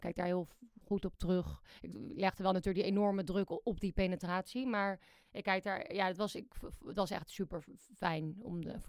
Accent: Amsterdam, North Holland, Netherlands; ik ben opgegroeid in Amsterdam en die waren ook hier om de hoek toevallig

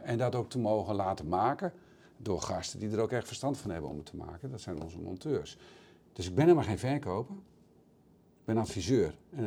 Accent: Nijeveen, Drenthe, Netherlands; born there; Ik zei, ik ben geboren in Nijenveen, in Drenthe.

